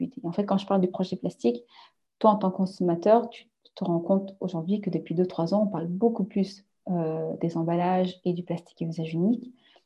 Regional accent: France; Quand, en tant que Français, tu es habitué à sortir tes poubelles 2 fois par semaine

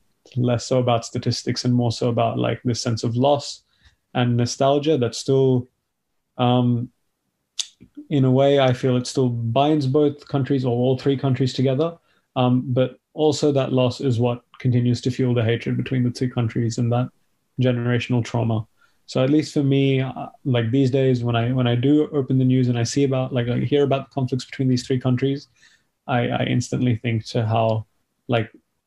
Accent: Melbourne, Victoria, Australia; also born or lived in Delhi, India; Yeah, so I am from Delhi. I was born in Delhi, but I grew up in Melbourne, Australia.

